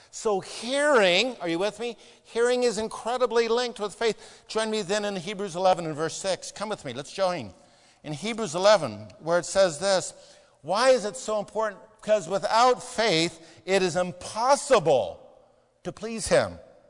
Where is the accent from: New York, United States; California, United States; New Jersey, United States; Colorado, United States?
California, United States; Newport Beach; Remember, I grew up in Newport Beach, so I understand all this.